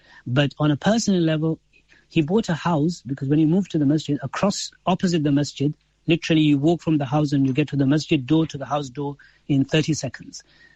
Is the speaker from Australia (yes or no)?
no; Leicester, East Midlands, United Kingdom; born there; And then I was born actually in Leicester after they came.